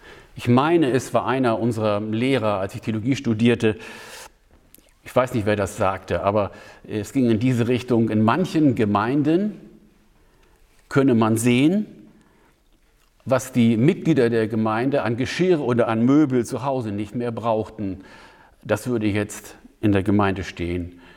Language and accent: German; Germany; Ich bin auf dem Land aufgewachsen, in der Nähe von Bremen. Bei uns fuhr nur der Schulbus, so zweimal am Tag.